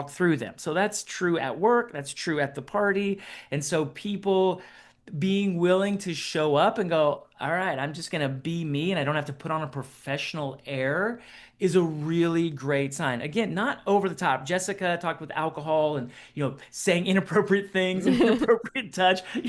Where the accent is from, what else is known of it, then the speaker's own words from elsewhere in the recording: Ohio, United States; also born or lived in Oklahoma; now in Minnesota, United States; but I grew up in Ohio, so I grew up with Buckeyes. My mom makes the best Buckeyes ever. And so when I moved to Oklahoma and now I live in Minnesota, you know, that is not the same.